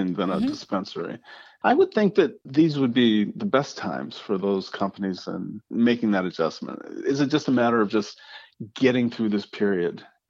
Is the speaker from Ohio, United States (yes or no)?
yes; Ohio, United States; I'm from Ohio. What can I say? I think farmers are kind of more soulful.